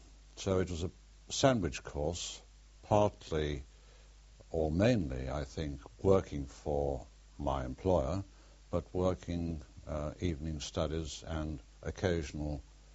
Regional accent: Liverpool, North West England, United Kingdom; born there; I was born in Liverpool in 1918.

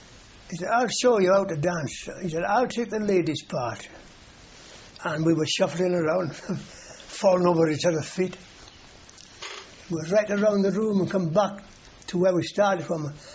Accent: Beaufort, Wales, United Kingdom; I spent the night at Beaufort, my hometown, home village rather.

